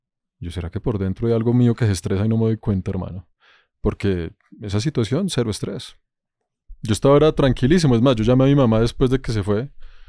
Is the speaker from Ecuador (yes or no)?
no; Panama; born there; tengo una foto mía aquí de cuando yo nací en Panamá